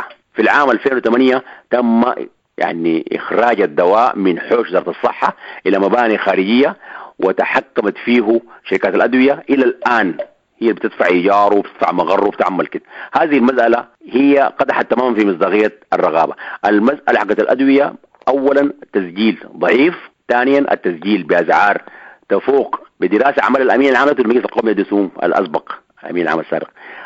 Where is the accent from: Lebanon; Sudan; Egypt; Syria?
Sudan; Khartoum; لا تعرف كم مخبز عندنا في الخرطوم في ولاية الخرطوم